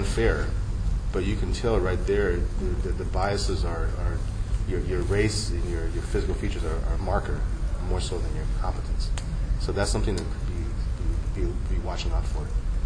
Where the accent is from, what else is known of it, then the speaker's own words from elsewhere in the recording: New York City, New York, United States; And I grew up in New York City, where it's very cosmopolitan